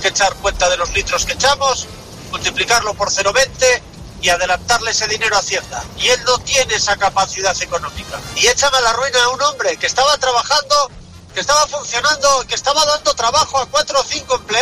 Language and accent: Spanish; Asturias, Spain; Soy un transportista de Asturias